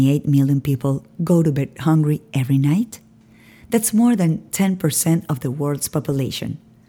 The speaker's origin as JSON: {"language": "English", "country": "Serbia", "tie": "born or raised there", "said": "Growing up in Serbia in the late 90s during the war, I knew what hunger feels like."}